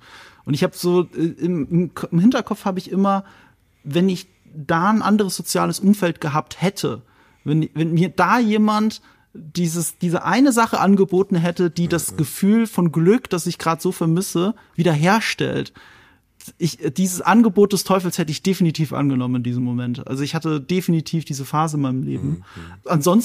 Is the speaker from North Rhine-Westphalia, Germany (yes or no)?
no; Rhineland-Palatinate, Germany; ich komme aus Rheinland-Pfalz, ich komme aus Deutschland